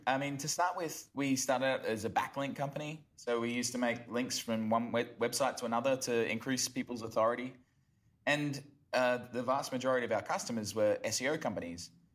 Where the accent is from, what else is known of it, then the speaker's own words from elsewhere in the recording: Brisbane, Queensland, Australia; now in Cambodia; I'm originally from Brisbane, Australia. But now spend my days in Cambodia and the Philippines